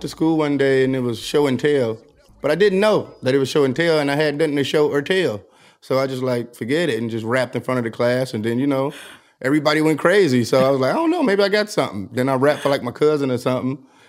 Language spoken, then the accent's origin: English; Detroit, Michigan, United States; I just think growing up in Detroit, it was never really an outlet. Like, it wasn't like I can go downtown and get a record deal, you know?